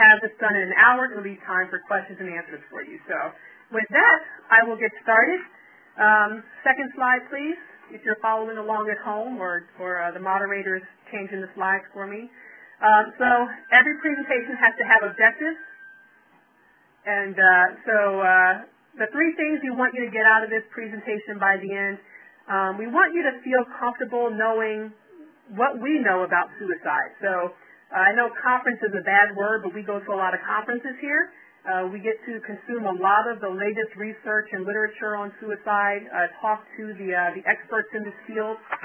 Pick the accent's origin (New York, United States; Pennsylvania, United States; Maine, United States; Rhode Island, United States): Pennsylvania, United States; Philadelphia; My last disclaimer is that, as I always say, I'm from Philadelphia. I talk fast. Sometimes I mumble.